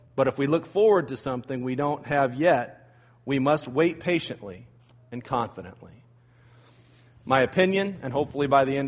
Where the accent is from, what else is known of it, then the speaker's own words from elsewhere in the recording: Illinois, United States; I've used this illustration before, but I grew up in near Chicago, and same is true of any big city